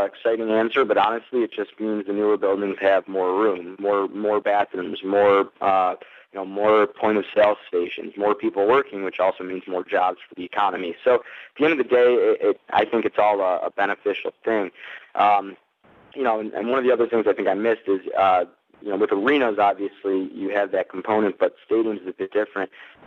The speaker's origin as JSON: {"language": "English", "town": "Detroit", "region": "Michigan", "country": "United States", "said": "I'm from Detroit. I love the venue."}